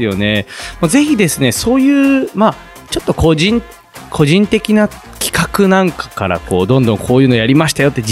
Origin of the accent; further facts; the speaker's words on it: Urawa, Saitama, Japan; なんか僕、浦和なんですよ。